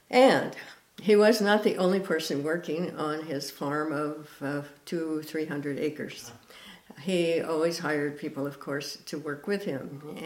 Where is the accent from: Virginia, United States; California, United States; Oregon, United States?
California, United States; I was born in California, along with my entire family of generations, I'm not sure what. But we lived in this the Central Valley, which is the sort of the big fruit bowl